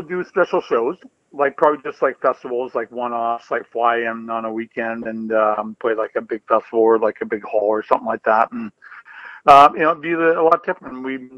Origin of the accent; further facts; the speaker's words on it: Canada; We are Canadian.